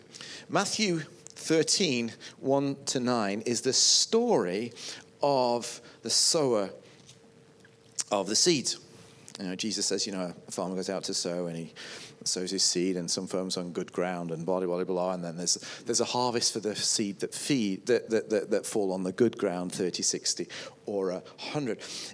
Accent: United Kingdom; I just don't understand because I'm a Brit, right?

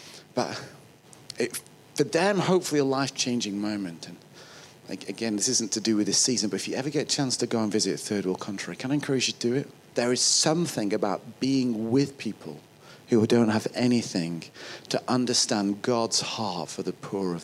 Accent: the north of England, United Kingdom; accent: northern; That was my northern accent coming out.

